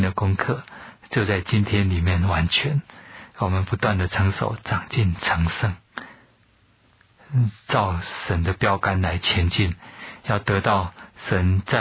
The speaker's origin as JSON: {"language": "Chinese", "country": "China", "said": "我们中国人说取法乎上得乎中，取法乎中得乎下。"}